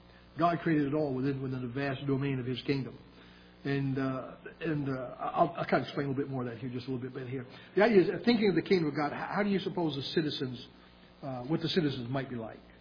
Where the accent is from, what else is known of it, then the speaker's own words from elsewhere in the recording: Maine, United States; We came from Maine, and we remember in those days old outhouses out there. We were growing up as kids